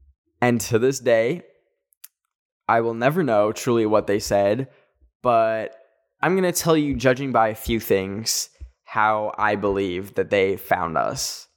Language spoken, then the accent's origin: English; Canada; I'm from Canada. I don't know any Japanese.